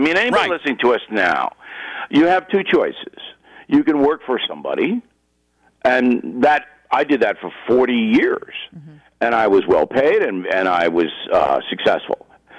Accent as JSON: {"language": "English", "town": "Levittown", "region": "New York", "country": "United States", "tie": "born or raised there", "also_born_or_lived": "Manhattan", "said": "I was born in Manhattan, raised in Levittown, Long Island."}